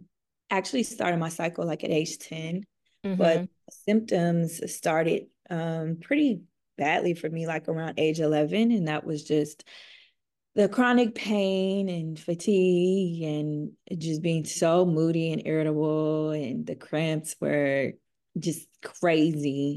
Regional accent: Nashville, Tennessee, United States; now in Atlanta, United States; I'm from Nashville, Tennessee, but I reside in Atlanta, Georgia.

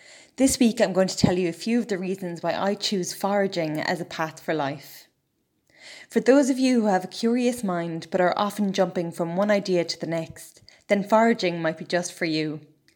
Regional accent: Ireland; I'm not afraid of hard work, and being Irish helps a bit, I think. As a culture, we always feel like the underdog

